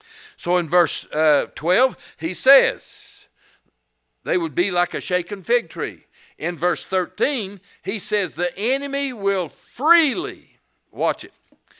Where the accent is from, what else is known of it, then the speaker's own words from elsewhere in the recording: Erwin, Tennessee, United States; I'm from Irwin, just so you know. Is there any Carter County people in here?